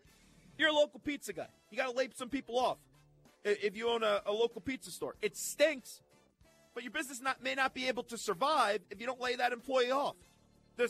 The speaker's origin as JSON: {"language": "English", "region": "New York", "country": "United States", "said": "Now, this clearly hits close to home because I'm a New Yorker."}